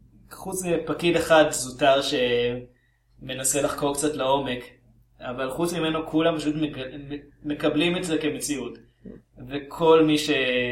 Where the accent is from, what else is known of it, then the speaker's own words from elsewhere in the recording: Even Yehuda, Central District, Israel; אני גדלתי באבן יהודה. עכשיו, לא בדיוק קיבוץ, אבל כל האזור שם של לב השרון